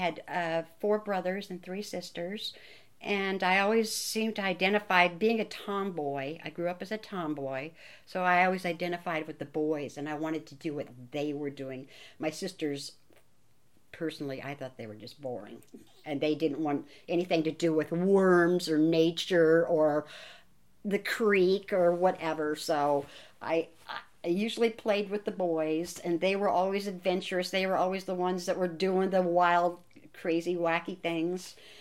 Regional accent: Berkeley, California, United States; I lived in Berkeley from 1948 until I think 1955-ish, maybe 54, when we moved to East Oakland. But growing up in Berkeley, we had the best possible world.

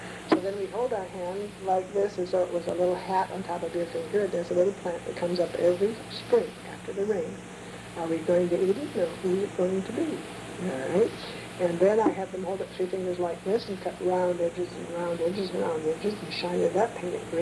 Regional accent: Honolulu, Hawaii, United States; I come from Honolulu, we have no snakes. I had never seen a snake until I came here.

